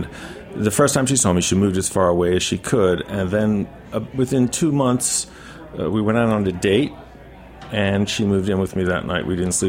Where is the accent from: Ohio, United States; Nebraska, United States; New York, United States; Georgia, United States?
New York, United States; I'm from Long Island.